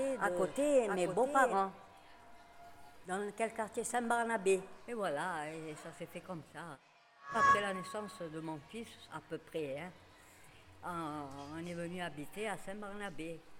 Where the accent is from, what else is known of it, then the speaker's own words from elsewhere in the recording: Tunis, Tunis Governorate, Tunisia; Moi, je suis née à Tunis. Ma mère, elle est née à Tunis aussi. Mes grands-parents, ils habitaient là-bas